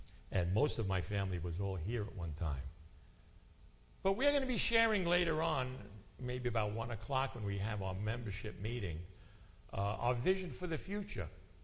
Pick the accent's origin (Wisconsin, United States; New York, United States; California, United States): New York, United States; Copiague; I grew up here in Copaig, right on Waldo Street, next block over from Jerry and Mary Ann. My father built the house I grew up in.